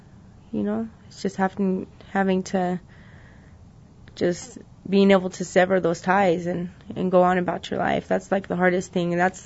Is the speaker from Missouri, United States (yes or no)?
yes; Missouri, United States; I'm from Missouri, and so, like, I wanted to go home, you know?